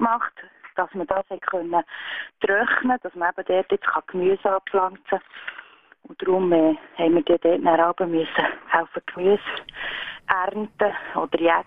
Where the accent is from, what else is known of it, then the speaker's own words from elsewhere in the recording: Galmitz, Fribourg, Switzerland; Ja, also Galmitz ist zwischen Freiburg und Kerzen, dort, wo ich aufgewachsen bin.